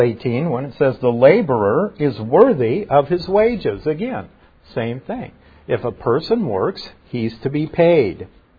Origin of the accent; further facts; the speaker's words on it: Nebraska, United States; Now, you know I'm from Nebraska, and being from Nebraska, I remember a guy